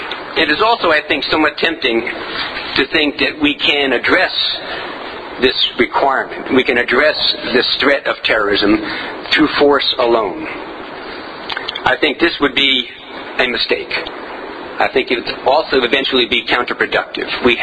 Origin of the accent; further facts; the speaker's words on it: United States; I think as an American observer, it's very tempting to begin any analysis of Yemen at this moment